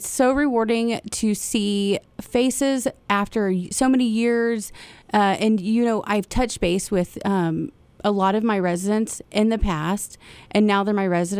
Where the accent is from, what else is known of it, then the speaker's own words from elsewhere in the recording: Hoopeston, Illinois, United States; I'm a small town girl. You know, I'm from Hoopston, so I'm a familiar face. I grew up in Hoopston. I'm a native there. I'm a corn jerker. I love it there